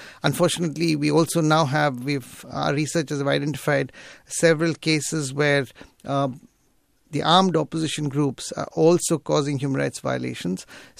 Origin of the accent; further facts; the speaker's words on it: India; Yeah, I was born in India. I'm an Indian citizen. And I grew up rather during sort of tumultuous times in the country